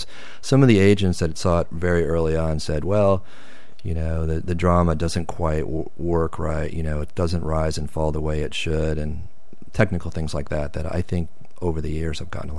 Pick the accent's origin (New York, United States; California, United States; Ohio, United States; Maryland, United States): Maryland, United States; Baltimore; just small stuff around my hometown of Baltimore.